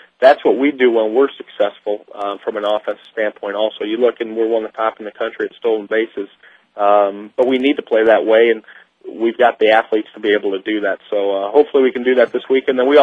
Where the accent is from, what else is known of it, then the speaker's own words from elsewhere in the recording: Illinois, United States; I grew up in the Chicagoland area.